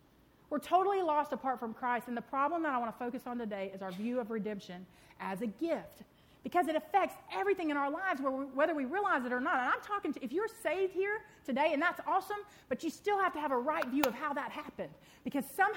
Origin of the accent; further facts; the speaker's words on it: Lynchburg, Virginia, United States; So I grew up in Lynchburg, Virginia, and my dad was a children's pastor there.